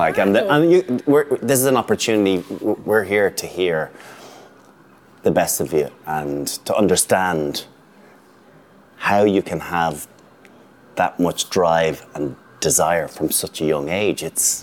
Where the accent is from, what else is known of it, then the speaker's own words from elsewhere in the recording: Ireland; What is it about being Irish? There's only a little over 5.1 million of us, but yet we compete globally on so many levels.